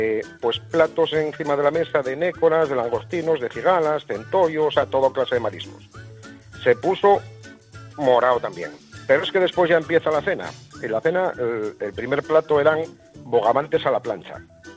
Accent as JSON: {"language": "Spanish", "region": "Asturias", "country": "Spain", "said": "sobre todo aquí en Asturias, soy asturiano"}